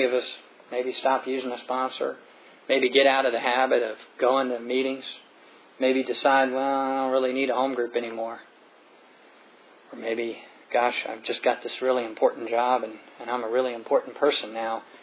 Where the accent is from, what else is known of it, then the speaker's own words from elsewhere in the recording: Virginia, United States; I grew up in the area. I grew up in the Virginia area. I grew up with service people.